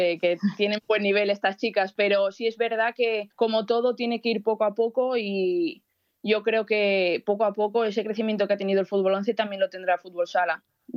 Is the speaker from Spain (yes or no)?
yes; Langreo, Asturias, Spain; yo no me sumo a ello porque yo soy de Langreo.